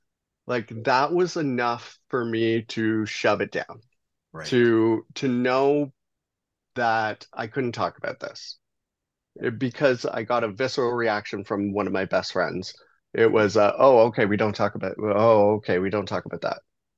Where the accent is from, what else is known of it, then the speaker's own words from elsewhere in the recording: Belleville, Ontario, Canada; also born or lived in Guelph; So I'm 32. And I grew up in Belleville, Ontario. It's a town kind of on the 401, just a transient town. There's about under 50,000 people when I was growing up there.